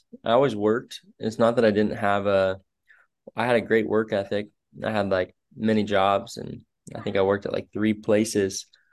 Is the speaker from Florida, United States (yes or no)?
yes; Daytona Beach, Florida, United States; I was raised here in Daytona Beach, Florida, and Daytona Beach is known for the party city.